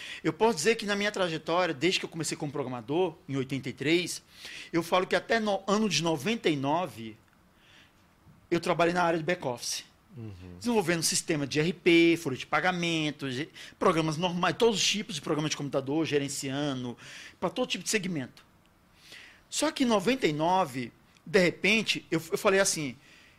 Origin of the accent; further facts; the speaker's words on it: Brasília, Federal District, Brazil; moved away as an adult; also born or lived in United States; now in São Paulo, Brazil; saí de Brasília, fui para os Estados Unidos, Berkeley estudar, morei nos Estados Unidos, depois voltei para São Paulo.